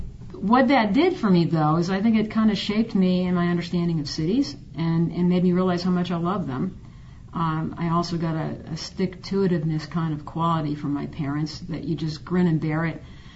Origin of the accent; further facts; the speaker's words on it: Massachusetts, United States; factory towns in Massachusetts were imploding. There was an economic change. So I saw a lot of jobs leave my hometown.